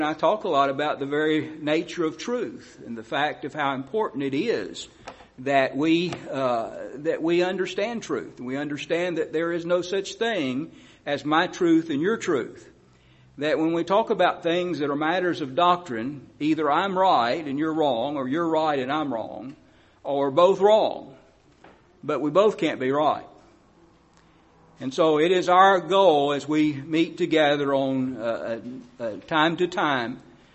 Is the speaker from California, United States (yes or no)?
no; Texas, United States; I'm from Southeast Texas and grew up in that area